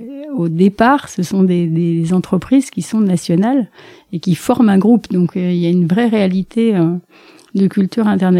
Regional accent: Southern France, France; Alors, d'où je viens du sud de la France, donc c'est des bords de la Méditerranée, donc ma famille est plutôt marseillaise

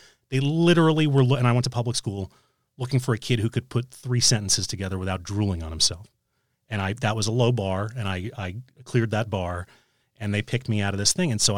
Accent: New York City, New York, United States; And I did that growing up in New York City. I was a huge Rangers fan and a Yankees fan

